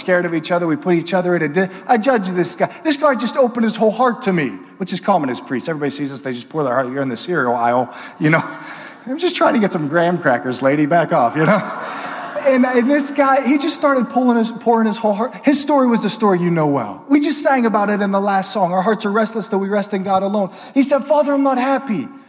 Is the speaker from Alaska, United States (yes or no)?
no; Pittsburgh, Pennsylvania, United States; And I was flying back home to Pittsburgh. That's where I'm from.